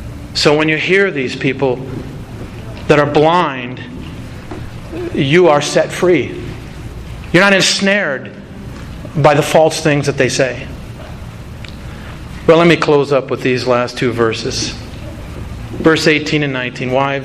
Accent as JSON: {"language": "English", "region": "South Dakota", "country": "United States", "said": "I'm from South Dakota."}